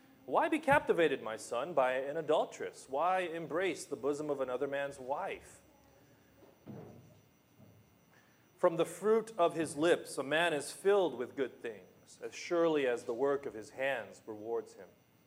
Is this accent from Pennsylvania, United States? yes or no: no; Los Angeles, California, United States; I'm from Los Angeles. Yeah, so Laker fan.